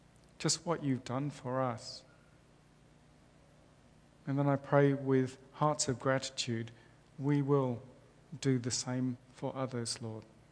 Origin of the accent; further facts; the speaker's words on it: India; born there; I was born in India, and I saw women and children on rubbish piles with sticks poking through the rubbish.